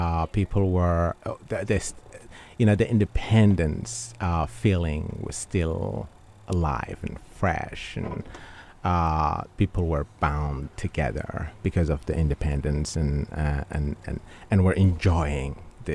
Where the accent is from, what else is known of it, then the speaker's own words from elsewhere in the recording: Obok, Djibouti; I was born in Obok, a small city in the northern part of Djibouti, and moved around the country because my father was in the military, and we kept moving from different city to city.